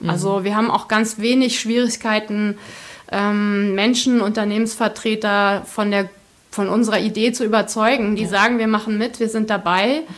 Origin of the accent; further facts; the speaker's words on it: Hesse, Germany; Ich darf das sagen, ich komme wirklich aus dem Dorf im Zonenrandgebiet, wo diese Eigenschaften ganz besonders nochmal potenziert vorkommen.